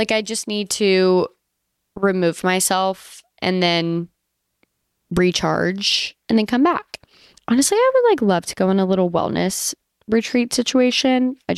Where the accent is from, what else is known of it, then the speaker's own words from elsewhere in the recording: Louisiana, United States; also born or lived in Alabama; But growing up in Louisiana and in Alabama, it's the perfect time for you to take a vacation because we were always out of school for like a week for Mardi Gras.